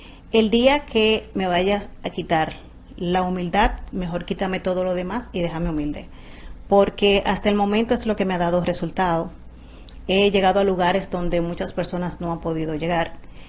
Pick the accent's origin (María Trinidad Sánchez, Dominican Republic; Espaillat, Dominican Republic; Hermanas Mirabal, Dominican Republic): Hermanas Mirabal, Dominican Republic; Salcedo; yo soy de Salcedo